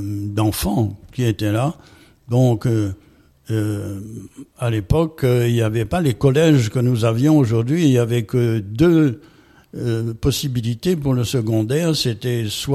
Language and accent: French; Saint-Louis, Réunion; born there; 1942, le 10 mai, je suis né à Saint-Louis de la Réunion, dans la rue Fémy, près de l'hôpital Dromard. Ça jouxtait l'hôpital à Saint-Louis.